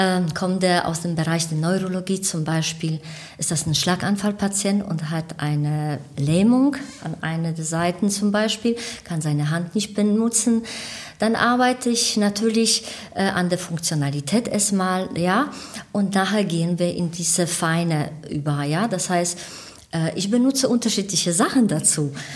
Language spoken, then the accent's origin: German; Bytom, Silesian Voivodeship, Poland; born there; moved away; Ich komme aus Polen, ich bin in Beuthen geboren.